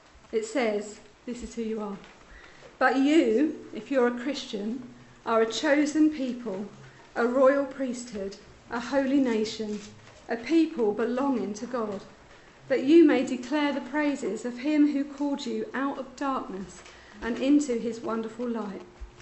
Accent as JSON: {"language": "English", "region": "London", "country": "United Kingdom", "tie": "born there", "said": "I'm female. And I was born in London, which makes me English."}